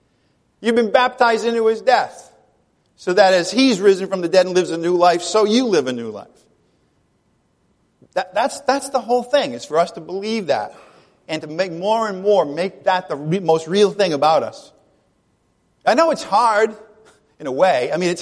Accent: Ireland; I'm Irish. I'm a pessimist.

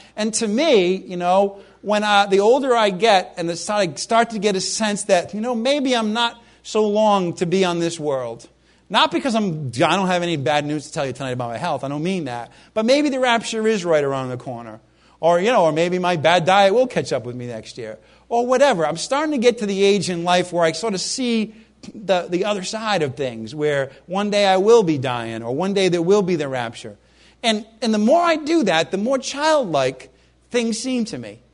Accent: Rhode Island, United States; born there; I always think I was born in Rhode Island, and they have these things in Newport, the Newport mansions.

